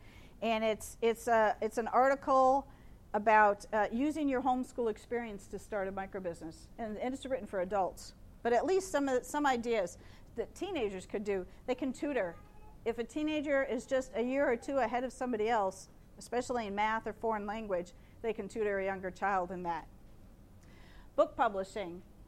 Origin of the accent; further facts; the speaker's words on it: Ohio, United States; Sorry, I'm from Ohio.